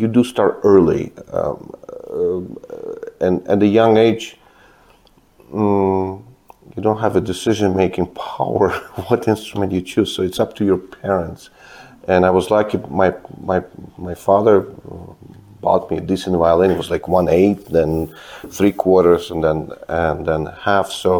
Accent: Kyiv, Ukraine; also born or lived in Moscow, Russia; now in United States; I was born in Kyiv, Ukraine. I grew up in Ukraine and Moscow, Russia. That's when I received my early education. And then 1989, me and my family moved to United States.

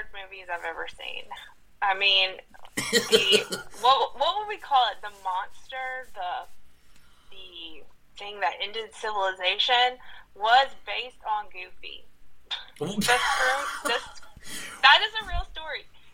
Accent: the South, United States; Well, you know, I'm from the South, and we do have some dialects like that.

